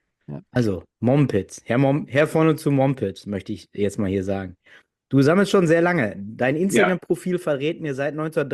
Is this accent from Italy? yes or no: no; North Rhine-Westphalia, Germany; ich bin ja auf so einem Dorf da aufgewachsen in Nordrhein-Westfalen.